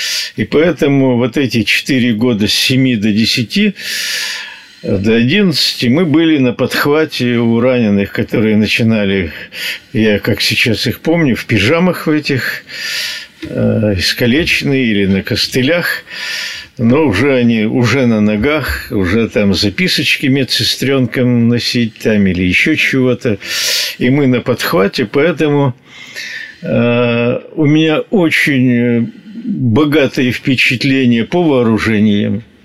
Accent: Mariupol, Donetsk Oblast, Ukraine; born there; also born or lived in Makiivka; Родился в Мариуполе. В паспорте в первом была запись: станция Сартана, завод Ильича.

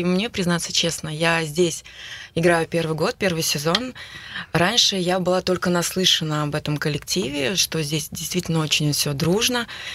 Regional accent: Cheboksary, Chuvashia, Russia; now in Perm, Russia; По сравнению оттуда, где я родом, из Чувашской республики, город Чебоксар. У нас город маленький.

